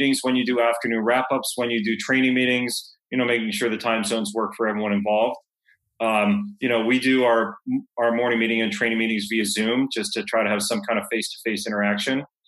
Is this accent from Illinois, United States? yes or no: no; Fort Lauderdale, Florida, United States; because it used to be 7:30 when I was growing up in Fort Lauderdale.